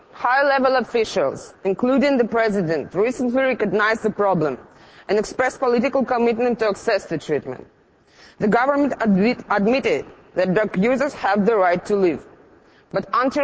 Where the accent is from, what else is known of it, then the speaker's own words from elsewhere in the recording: St. Petersburg, Saint Petersburg, Russia; I'm from St. Petersburg, from the Russian Federation.